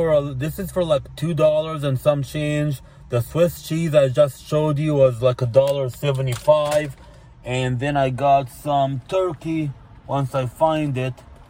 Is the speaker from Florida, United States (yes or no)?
yes; Florida, United States; I'm like, sorry, man. I'm from Florida. I'm going up to New York.